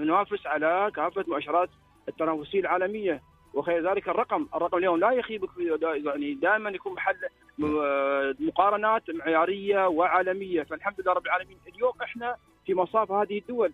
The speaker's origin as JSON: {"language": "Arabic", "country": "United Arab Emirates", "said": "نحن أبناء الإمارات ننعم بخيرها"}